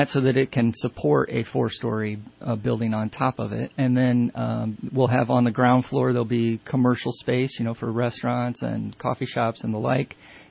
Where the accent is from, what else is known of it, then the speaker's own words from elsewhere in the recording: Illinois, United States; and I grew up in Illinois doing economic development, commercial real estate, city planning.